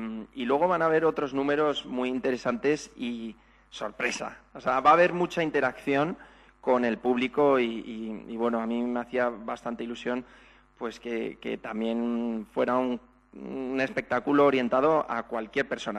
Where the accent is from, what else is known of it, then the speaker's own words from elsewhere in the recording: Madrid, Community of Madrid, Spain; also born or lived in Los Angeles, United States; soy de Madrid, o sea, de toda la vida, aunque esté entre Los Ángeles y Madrid, pero yo muy, muy madrileño.